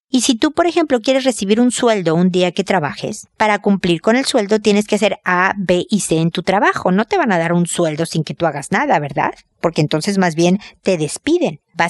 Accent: Mexico; now in Chile; yo soy mexicana, pero vivo en Chile.

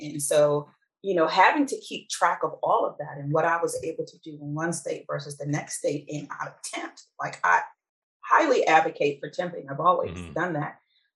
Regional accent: Maryland, United States; I'm from Maryland.

